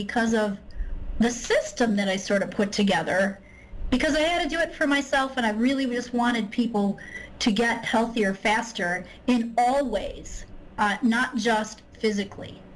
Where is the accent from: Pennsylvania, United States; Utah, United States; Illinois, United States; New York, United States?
Illinois, United States; Chicago; I'm from Illinois, the Chicagoland area originally, and I thought I was going to live and die in Chicago